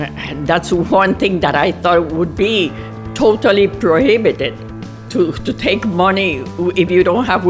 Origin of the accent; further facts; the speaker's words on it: Puerto Rico; I am from Puerto Rico. I live here.